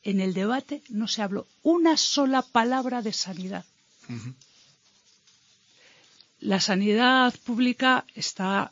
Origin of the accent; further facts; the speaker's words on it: Catalonia, Spain; Y además tengo los 8 apellidos de las películas, o sea que soy catalana.